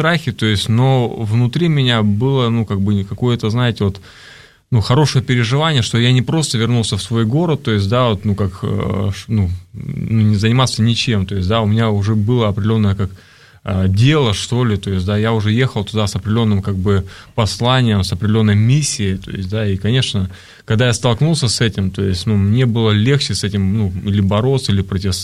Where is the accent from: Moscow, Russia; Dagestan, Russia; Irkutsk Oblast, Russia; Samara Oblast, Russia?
Irkutsk Oblast, Russia; Irkutsk; И одна из команд, она ехала в город Иркутск, то есть это мой родной город